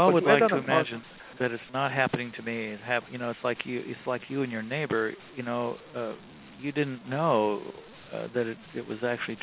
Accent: Montana, United States; I rode on an airplane back to my home state of Montana, which I've always loved to think of as this pristine, clean place.

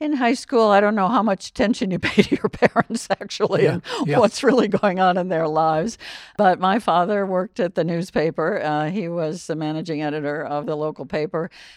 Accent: Indiana, United States; Well, I grew up in Indiana, but came of age during the Vietnam War, so that is the deciding factor, really.

